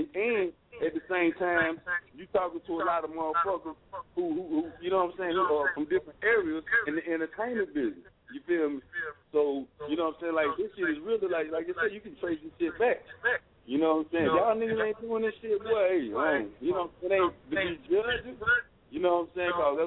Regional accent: Winston-Salem, North Carolina, United States; He's Greenville. I'm from Winston.

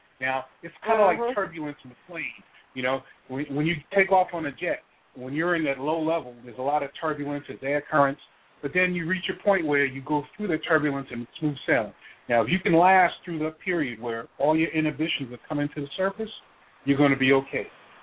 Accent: New York, United States; And I was living in New York. I grew up in New York.

